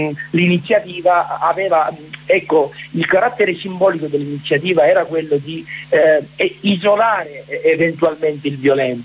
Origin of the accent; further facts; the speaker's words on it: Sicily, Italy; Io sono siciliano